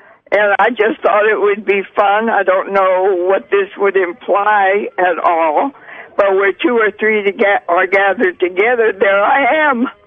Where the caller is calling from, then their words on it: Florida, United States; From Florida.